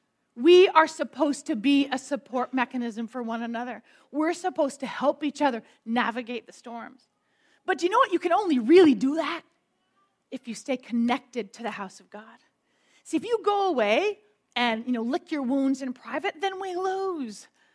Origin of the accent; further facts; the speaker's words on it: California, United States; I'm from California. We can say stuff like that.